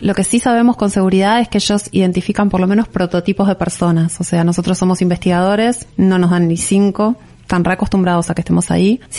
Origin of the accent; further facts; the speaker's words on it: La Plata, Buenos Aires Province, Argentina; Yo soy de La Plata, sí.